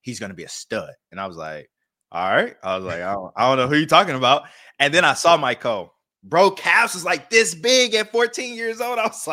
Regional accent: St. Louis, Missouri, United States; Like, you know, like growing up in St. Louis, Missouri, you kind of know everybody you're going to go to high school with.

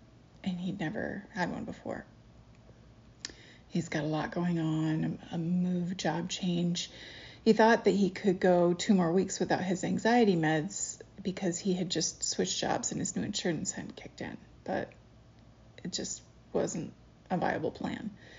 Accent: Iowa, United States; you go just west on 20, which is what I usually do to my hometown in Iowa.

